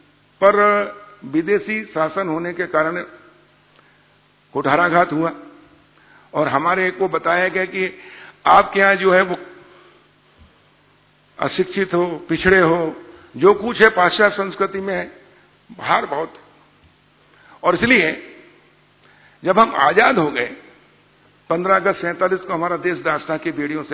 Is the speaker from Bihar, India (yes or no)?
no; Rata Talai, Madhya Pradesh, India; मेरा गांव का नाम है राता तलाई, जो पहले हरदा तहसील थी बाद में वो जिला बना, हंडिया तहसील नर्मदा जी का किनारा, नाभि स्थल है नर्मदा जी का हमारे यहां से 10 किलोमीटर।